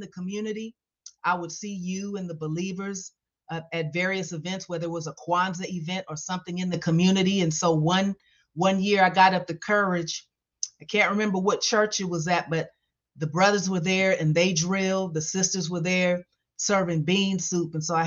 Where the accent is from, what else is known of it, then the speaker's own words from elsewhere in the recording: Columbus, Ohio, United States; also born or lived in Ashland; Well, I am a Buckeye. I was born and raised in Ohio. I was actually born in Ashland, but at the age of two, moved to Columbus, Ohio with my parents.